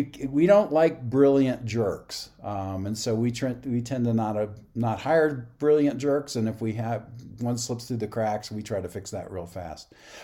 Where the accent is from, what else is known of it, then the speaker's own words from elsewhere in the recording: Georgia, United States; since my grandfather took me out hunting and fishing as a little boy growing up in Georgia.